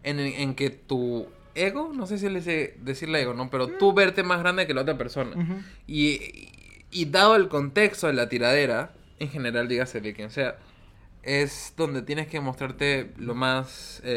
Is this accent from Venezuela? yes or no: yes; Venezuela; Soy venezolano, yo vi una dictadura.